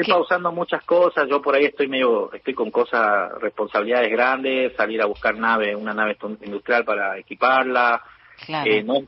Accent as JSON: {"language": "Spanish", "town": "Salvador Mazza", "region": "Salta", "country": "Argentina", "tie": "born or raised there", "also_born_or_lived": "Spain", "moved": "as an adult", "said": "yo nací en Salvador Massa, en la provincia de Salta, y terminé el secundario y me fui a España a probar suerte. Y cuando terminé el secundario estuve en España 2 años, hasta los 20 casi estuve trabajando allá"}